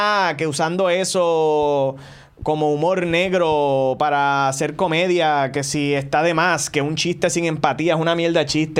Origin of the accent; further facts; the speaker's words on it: Ponce, Puerto Rico; como yo soy de Ponce, qué mejor que hacer mi stand-up en mi pueblo.